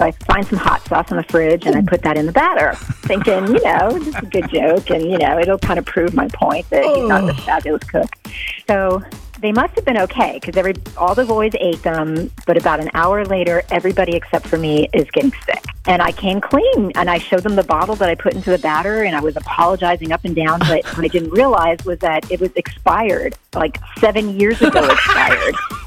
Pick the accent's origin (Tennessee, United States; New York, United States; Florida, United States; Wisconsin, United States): Wisconsin, United States; Janesville; and I'm from Janesville.